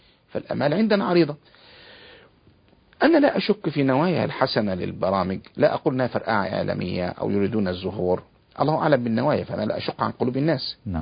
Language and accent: Arabic; Egypt; انا كمواطن مصري كنت في الخارج،